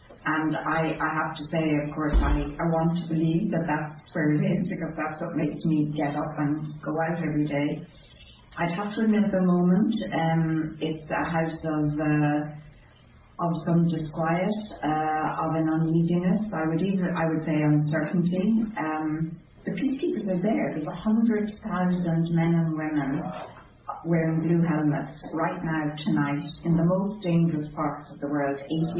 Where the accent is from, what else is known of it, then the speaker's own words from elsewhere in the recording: Drogheda, Leinster, Ireland; somewhere I never thought growing up in Drogheda I could even imagine being.